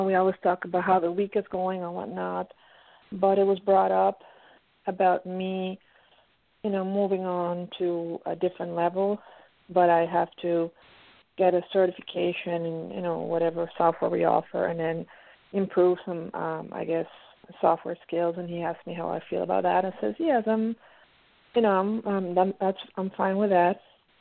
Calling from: Pennsylvania, United States; I'm calling from Pennsylvania.

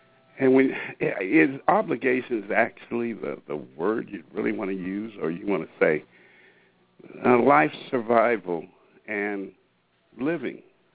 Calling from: Washington, United States; I'm calling in from Washington State, and I'm happy to be on the panel tonight.

